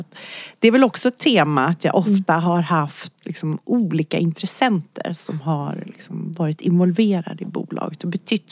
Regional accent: Norrland, Sweden; Jag kan berätta att jag är född upp i Norrland.

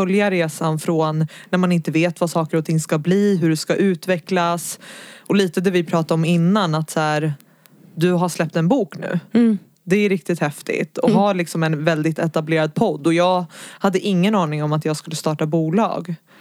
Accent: Södertälje, Stockholm County, Sweden; also born or lived in Gävle; Men jag föddes i Gävle, flyttade från Gävle när jag var 8 till Södertälje. Och där bodde vi kanske, säg 8 år.

